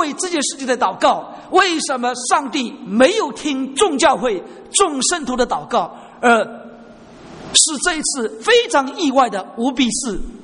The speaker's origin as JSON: {"language": "Chinese", "country": "China", "said": "以前我们中国人说海归是归回的归"}